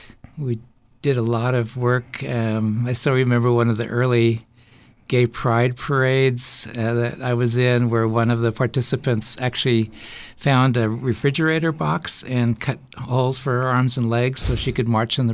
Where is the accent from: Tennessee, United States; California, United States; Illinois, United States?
California, United States; Napa; Well, I'm from Napa. Unfortunately, when I was born, Napa was not quite the chic place it is today. It was a very conservative, blue-collar community. Although I didn't really know that I was gay, I knew I was different